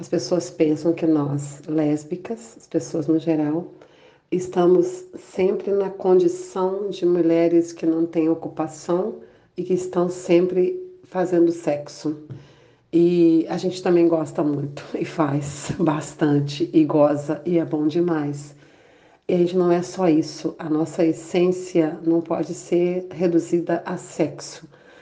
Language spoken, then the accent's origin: Portuguese; Espírito Santo, Brazil; lésbica idosa. Eu tenho 54 anos, moro aqui no Espírito Santo, sou capixaba. Sou uma lésbica negra.